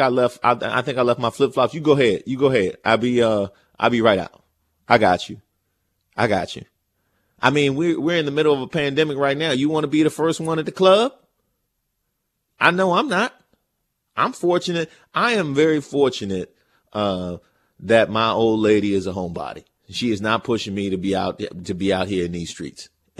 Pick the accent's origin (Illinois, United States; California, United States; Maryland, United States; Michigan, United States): Maryland, United States; Because I'm from Prince George's County, which makes me a Maryland fan.